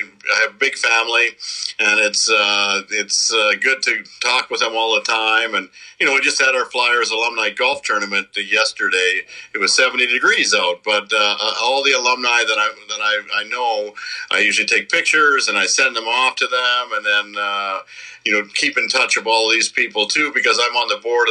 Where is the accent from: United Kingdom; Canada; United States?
Canada; Saskatchewan; I grew up in Saskatchewan, and I know a lot of people that are there